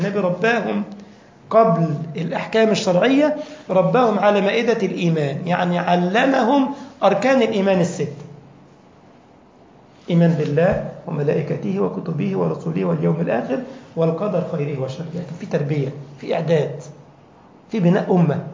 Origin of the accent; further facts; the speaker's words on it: Egypt; دكتور للبلاغة عندنا في مصر كان بيدرس في جامعة في لبنان